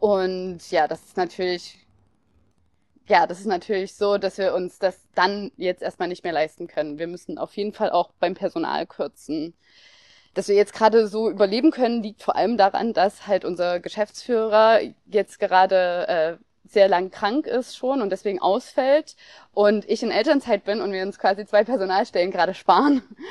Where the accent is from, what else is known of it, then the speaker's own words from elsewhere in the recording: Chemnitz, Saxony, Germany; born there; bin gebürtige Chemnitzerin